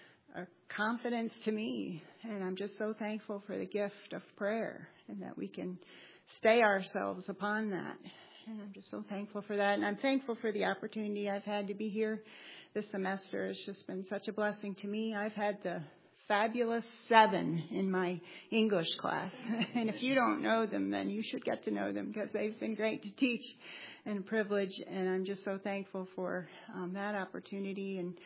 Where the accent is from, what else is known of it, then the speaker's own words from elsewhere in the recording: Kayser, North Carolina, United States; I'm from Kayser, North Carolina. Don't hold it against me.